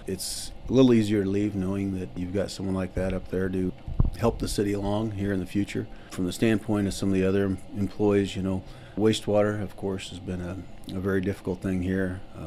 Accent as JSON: {"language": "English", "town": "Knoxville", "region": "Tennessee", "country": "United States", "tie": "born or raised there", "said": "Well, growing up in Knoxville, I worked in the underground construction business."}